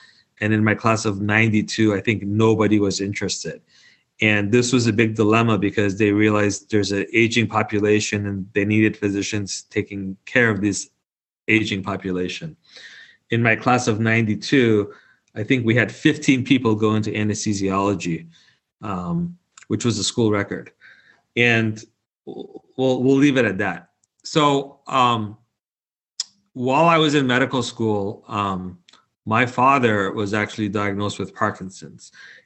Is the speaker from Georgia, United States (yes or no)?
no; Los Angeles, California, United States; So I grew up in Los Angeles. I went to college at UCLA.